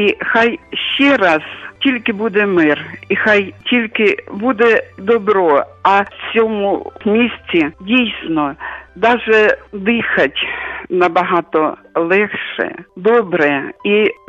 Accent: Kharkiv, Kharkiv Oblast, Ukraine; now in Germany; з Харкова, ну зараз знаходжусь в Германії.

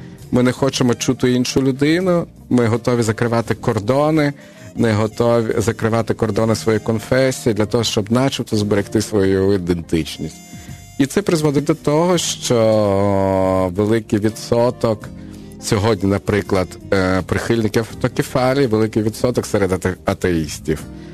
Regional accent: Kyiv, Ukraine; І от в 911-му він поселився в Києві, з того часу я з Чоколовки.

